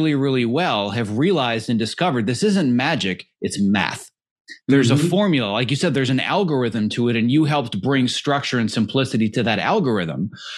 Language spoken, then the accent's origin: English; Wisconsin, United States; I was from Wisconsin, so give or take, same general area, but yeah.